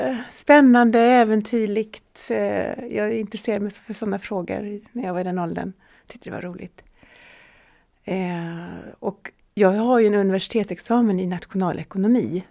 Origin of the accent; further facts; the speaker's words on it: Falkenberg, Halland County, Sweden; moved away as an adult; Ja, det har jag bott i 18 år sammanlagt.